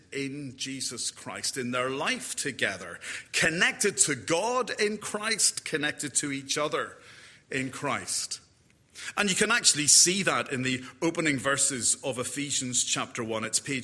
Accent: Ireland; I'm not from round here, and I come from Ireland.

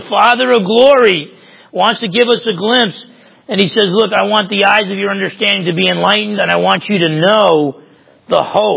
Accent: New Jersey, United States; I'm from Jersey, too.

